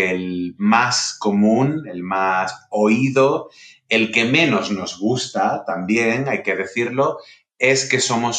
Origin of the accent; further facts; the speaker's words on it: Andalusia, Spain; accent: Andalusian; De mí, además, que soy quizás el andaluz con menos acento andaluz del planeta.